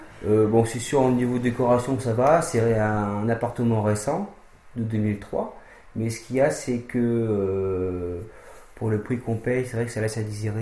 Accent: Le Blanc, Centre-Val de Loire, France; born there; Alors, je suis né à Leblanc, dans l'Indre

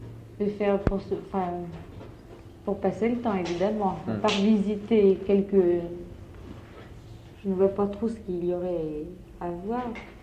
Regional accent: France; On est français, mais on parle français

